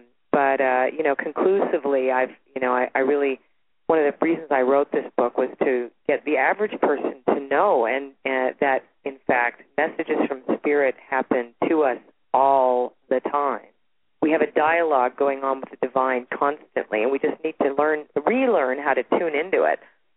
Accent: Toronto, Ontario, Canada; born there; I was born in Toronto.

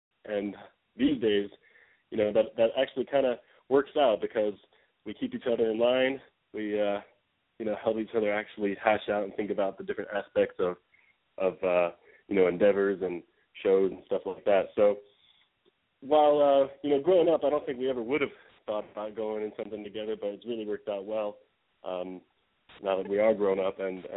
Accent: Los Angeles, California, United States; We grew up mostly in near the Hollywood area out there.

